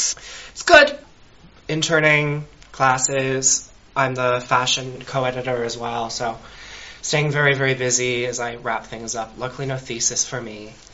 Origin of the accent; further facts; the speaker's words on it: Cincinnati, Ohio, United States; I'm 22 years old. I'm from Cincinnati, Ohio, which I bill as a small town. It's not really.